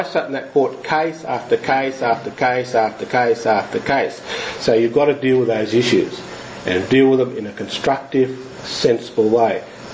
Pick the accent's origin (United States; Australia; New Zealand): Australia; I grew up in the Aboriginal community.